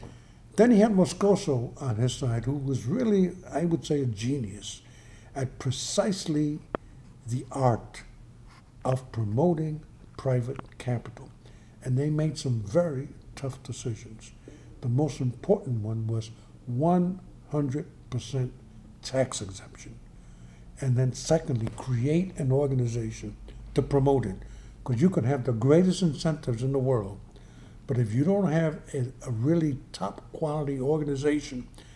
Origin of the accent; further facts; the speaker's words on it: New York City, New York, United States; My parents were migrants from Cabo Rojo. I was born in New York. I grew up in the South Bronx, and before that in Spanish Harlem.